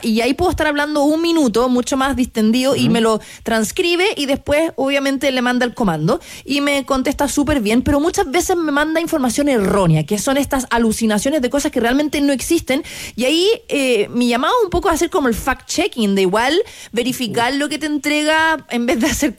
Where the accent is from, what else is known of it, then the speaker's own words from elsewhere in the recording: Chile; a mí a veces me hablan inglés o me hablan argentino. Yo, oye, pero sí, yo soy chilena.